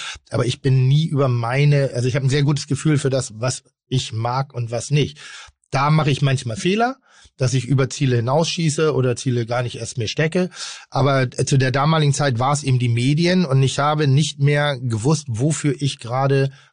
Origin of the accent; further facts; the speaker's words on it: Pinneberg, Schleswig-Holstein, Germany; Ich habe, komme ich aus Pinneberg irgendwie so